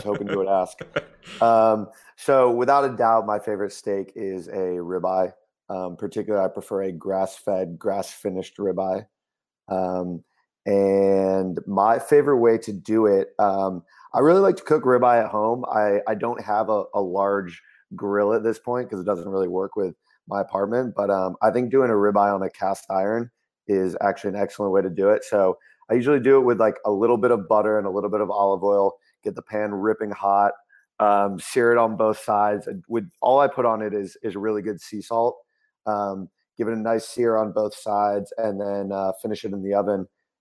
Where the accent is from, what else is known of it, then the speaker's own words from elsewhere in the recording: United States; especially as an American, where we've had a pretty strong fiat currency for a long time